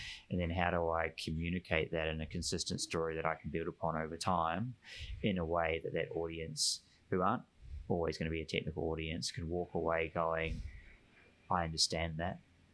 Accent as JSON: {"language": "English", "country": "New Zealand", "said": "Being a Kiwi, I'll talk about rugby."}